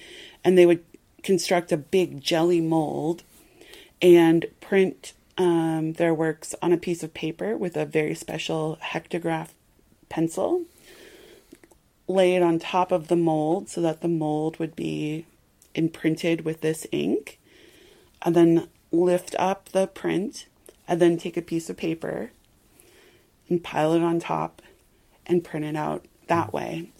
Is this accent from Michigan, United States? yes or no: no; Long Beach, California, United States; also born or lived in Iowa, United States; So I grew up in Long Beach. And then I moved to Iowa, to the Midwest.